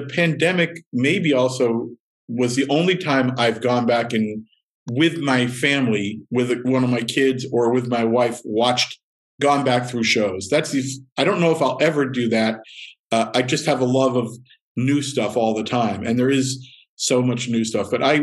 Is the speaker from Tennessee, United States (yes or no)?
no; New Jersey, United States; bands like I'm from Jersey, but I was not the official